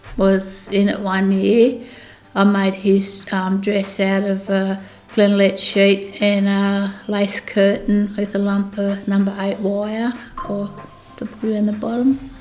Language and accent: English; Bogan Gate, New South Wales, Australia; now in Quambone, Australia; Live in a small country town called Quambone. I was born in Grafton. Grew up in Bogan Gate in New South Wales. I got married at Tullamore and moved to Quambone.